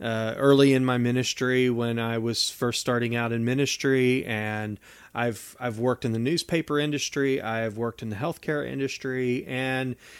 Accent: West Virginia, United States

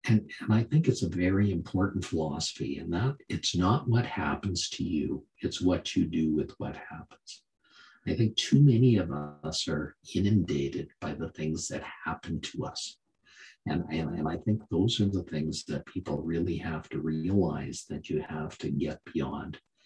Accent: Canada; It's CA because I'm a Canadian.

